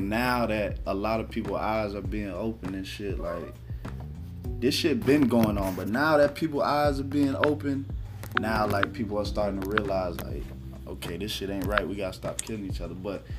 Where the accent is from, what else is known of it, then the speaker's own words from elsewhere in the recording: Kissimmee, Florida, United States; I grew up in Kissimmee, so like, it's two hoods. My hood and the hood 5 minutes away